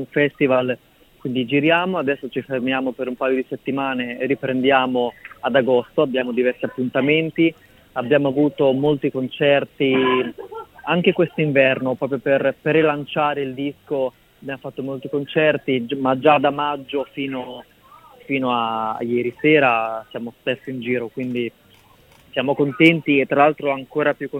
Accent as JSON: {"language": "Italian", "town": "Rimini", "region": "Emilia-Romagna", "country": "Italy", "said": "oggi io sono di Rimini"}